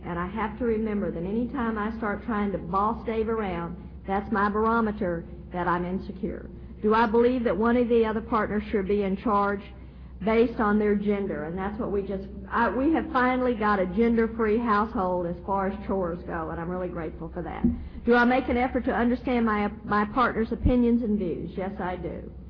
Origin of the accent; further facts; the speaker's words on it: Southern United States, United States; I'm a Southerner, we wash.